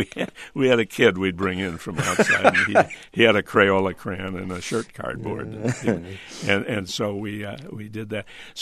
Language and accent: English; Buffalo, New York, United States; I think he had me on because I was from Buffalo.